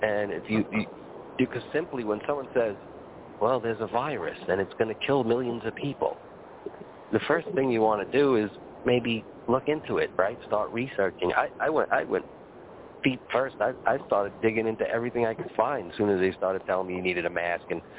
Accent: New York, United States; Yeah, you know, I come from Long Island, and it's a different place out there. It's a different place. We don't speak English. We speak something that sounds like English.

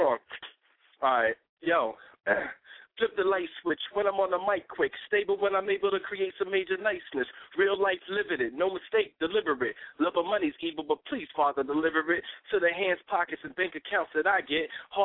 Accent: Richmond, Virginia, United States; I'm originally from Virginia. I bounced around a little bit, but I'm from Virginia.

